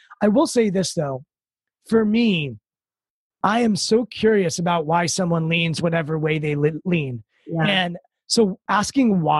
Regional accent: Washington, District of Columbia, United States; I'm a few miles from the White House and Capitol Hill, and I grew up in Washington, D.C. This is my home.

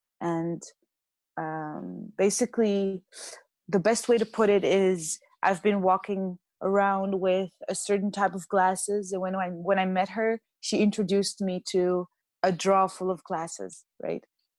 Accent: High Atlas, Morocco; We are from the High Atlas Mountains in Morocco, the southeast. It's very a rural area.

